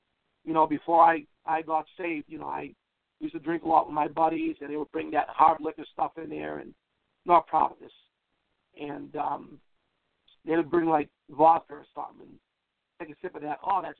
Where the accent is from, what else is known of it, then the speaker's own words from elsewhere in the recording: Lincoln, Rhode Island, United States; also born or lived in New Bedford, Massachusetts; I'm from New England. I hail from Lincoln, Rhode Island, formerly of New Bedford, Massachusetts.